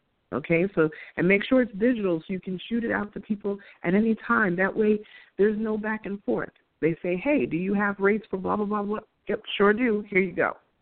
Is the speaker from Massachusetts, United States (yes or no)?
no; Queens, New York, United States; Damon John is from my hometown in Queens